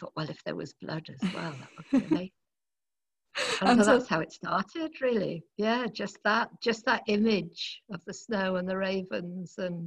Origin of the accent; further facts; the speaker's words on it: South West England, United Kingdom; then I grew up in North Devon